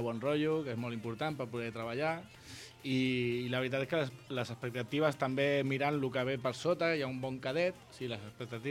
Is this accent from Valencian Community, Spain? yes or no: no; L'Ametlla, Catalonia, Spain; Jo soc de l'Ametlla.